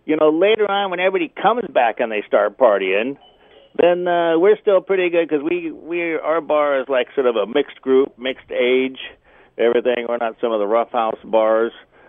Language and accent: English; Seattle, Washington, United States; I was born and raised in Seattle, so I'm definitely a Hawks man deep down inside.